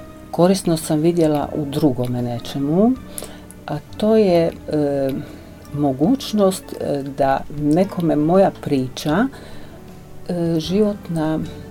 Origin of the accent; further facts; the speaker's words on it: Vrata, Primorje-Gorski Kotar County, Croatia; also born or lived in Dedin; Ali sa 9 mjeseci roditelji su preselili u Vrata i tamo sam prohodala i odrasla, tako da sam Vratarka u biti, ali po rođenju Dedinarka.